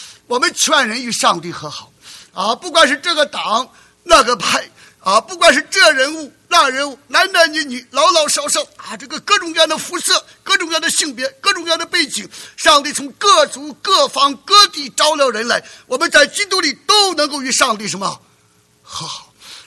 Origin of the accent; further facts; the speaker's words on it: China; 当我们出生在中国大陆的小的时候读书，很大的动力就是为中华崛起而读书